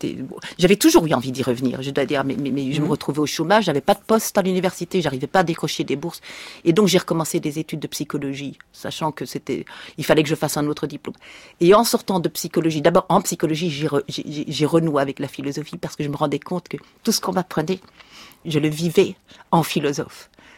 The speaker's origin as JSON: {"language": "French", "country": "Belgium", "said": "Voilà, je suis belge. Je viens d'avouer, si on n'avait pas encore entendu, que j'étais belge."}